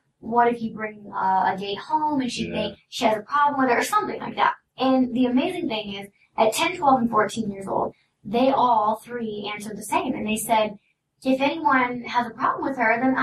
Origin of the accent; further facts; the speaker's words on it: Salem, Illinois, United States; born there; I was born in Illinois, Salem, Illinois.